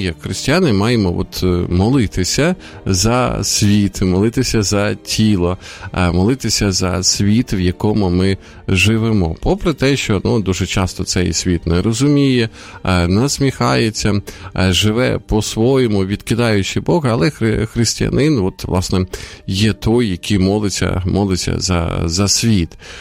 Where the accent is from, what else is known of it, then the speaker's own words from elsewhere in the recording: Sumy, Sumy Oblast, Ukraine; А вчора також от моє рідне місто Суми теж от було піддано бомбардуванню